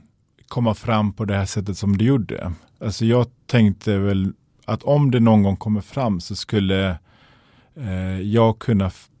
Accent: Gothenburg, Västra Götaland County, Sweden; Swedish is a second language; Jag växte upp i Biskopsgården i Göteborg.

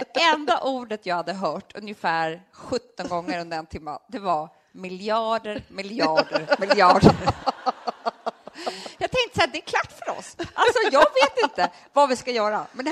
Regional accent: Sweden; De är härifrån, men vi är från Sverige.

